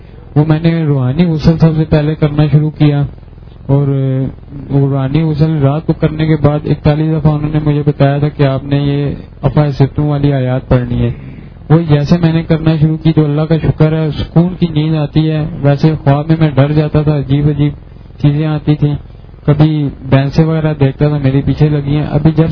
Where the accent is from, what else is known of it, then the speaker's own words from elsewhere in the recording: Karachi, Sindh, Pakistan; میں کراچی سے آیا ہوں.